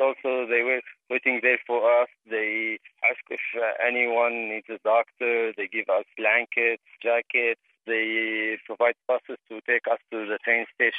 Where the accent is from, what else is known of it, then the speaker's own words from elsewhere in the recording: Syria; now in Germany; If the war ends there, I think I'll go back to Syria. It's my hometown, my family there, my father, my mother, my little brother there.